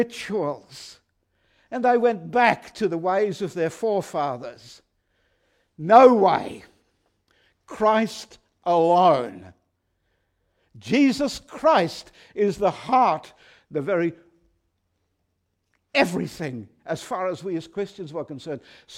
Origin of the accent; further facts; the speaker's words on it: Tasmania, Australia; I well remember as a young boy in my hometown in Tasmania